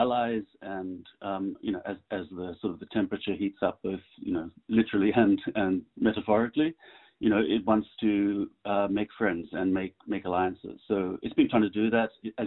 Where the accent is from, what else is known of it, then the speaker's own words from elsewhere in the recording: Papua New Guinea; You know, I grew up in Papua New Guinea, and I remember 20, 30 years ago, you know, China was investing in infrastructure back then.